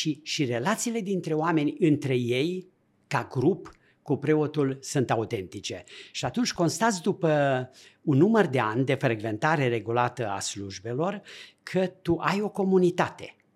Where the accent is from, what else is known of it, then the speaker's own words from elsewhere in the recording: Brașov County, Romania; Eu sunt un ardelean, nu? Deci vin din zona Mănăstirii Sâmbăta. Am fost 10 ani preot la Șona.